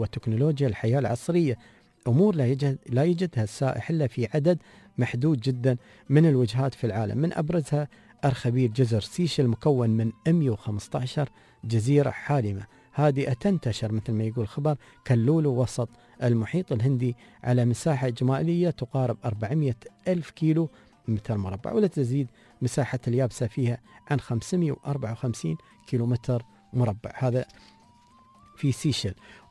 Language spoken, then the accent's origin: Arabic; United Arab Emirates; عاصمتنا الغالية أبوظبي دولة الإمارات